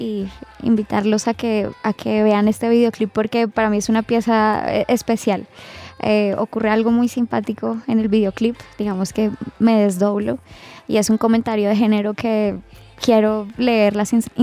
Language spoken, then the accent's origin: Spanish; Bogotá, Colombia; ver a esta mujer totalmente irreverente con la que me siento totalmente identificada como bogotana